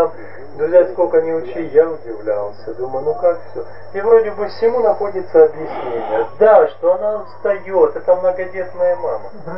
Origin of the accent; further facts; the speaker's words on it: Kazakhstan; now in Ukraine; первый раз вообще я на Западной Украине, хотя 22-й год живу на Украине. Сам родился и вырос в Казахстане.